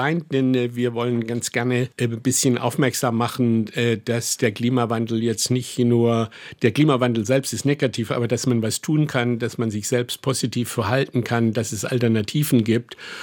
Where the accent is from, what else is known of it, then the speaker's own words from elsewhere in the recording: Southern Germany, Germany; wie man in Süddeutschland sagt, wo ich herkomme